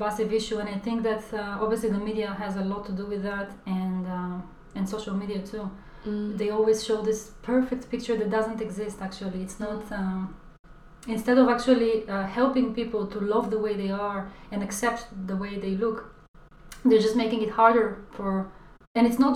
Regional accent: Israel; growing up in Israel, I was very, most of my life I was very skinny.

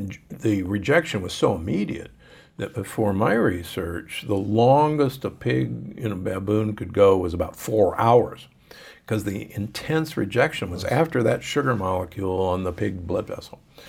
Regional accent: Omaha, Nebraska, United States; Don't get me wrong. I grew up in Omaha.

